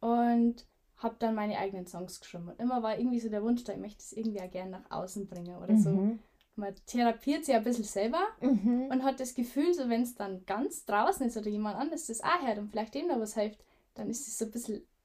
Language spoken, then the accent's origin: German; Dickendorf, Germany; ich komme aus Dickendorf, bin 29 Jahre alt